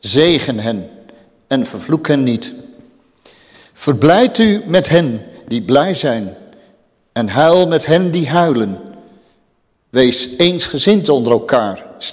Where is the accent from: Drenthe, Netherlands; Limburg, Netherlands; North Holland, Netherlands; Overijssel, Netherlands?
North Holland, Netherlands; Haarlem; Ik ben geboren en opgegroeid in Haarlem, in het westen. Als derde van een gezin van 6 kinderen.